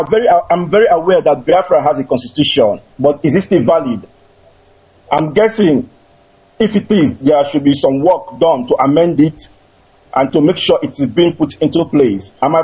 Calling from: Catalonia, Spain; I'm calling from Catalonia, Spain.

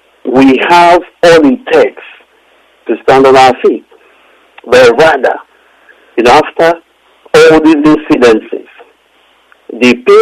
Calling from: England, United Kingdom; calling from England, United Kingdom.

